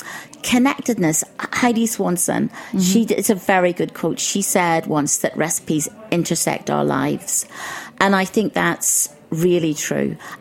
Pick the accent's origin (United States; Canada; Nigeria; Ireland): Ireland; I grew up in Ireland, so there was nothing exotic